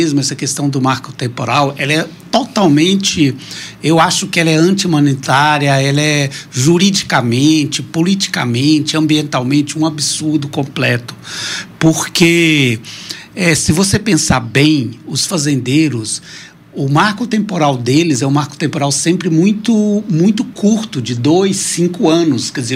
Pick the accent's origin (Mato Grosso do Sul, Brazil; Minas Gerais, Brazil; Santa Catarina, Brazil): Minas Gerais, Brazil; eu vim lá de Minas